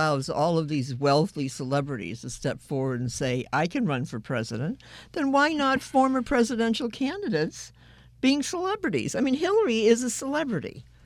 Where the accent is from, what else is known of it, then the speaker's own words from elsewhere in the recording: Maine, United States; she was the first one that came in through my home state, Maine, right?